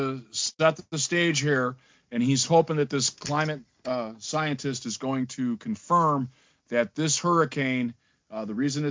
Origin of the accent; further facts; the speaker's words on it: Florida, United States; Listen, I grew up in Florida, and I'm telling you that these storms are intensifying.